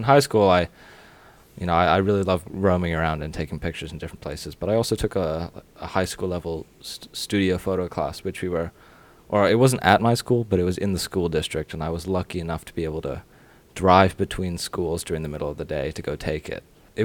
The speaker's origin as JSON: {"language": "English", "town": "Fairfax", "region": "Virginia", "country": "United States", "said": "I'm from Fairfax, Virginia, which is like a DC suburb, about 30 minutes out from the capital."}